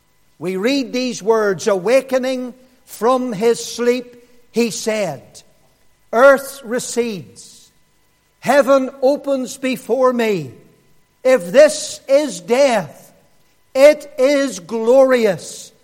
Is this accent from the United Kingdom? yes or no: yes; Lurgan, Northern Ireland, United Kingdom; Bad English, I know. I come from Lurgan. We murder the English language.